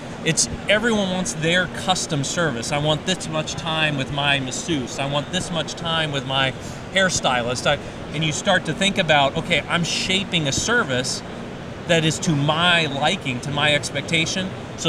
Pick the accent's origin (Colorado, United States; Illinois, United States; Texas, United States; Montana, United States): Colorado, United States; Denver; You know, I'm from Denver, Colorado, and we have ski resorts